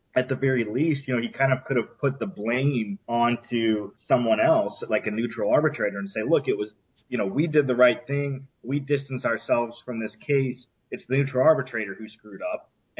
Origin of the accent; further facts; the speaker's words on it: New Orleans, Louisiana, United States; I grew up in New Orleans and spent my whole life here